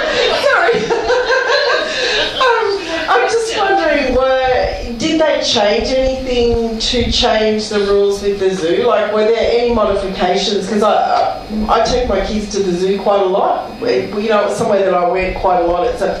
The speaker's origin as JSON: {"language": "English", "town": "Dubbo", "region": "New South Wales", "country": "Australia", "said": "I'm from Dubbo, and you probably know we have a fantastic zoo"}